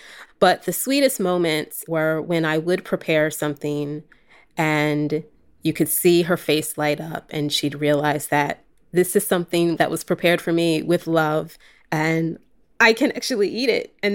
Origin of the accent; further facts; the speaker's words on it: New Jersey, United States; also born or lived in California / Philadelphia; I am from California originally, but grew up on the East Coast for a bit in southern New Jersey and in Philadelphia.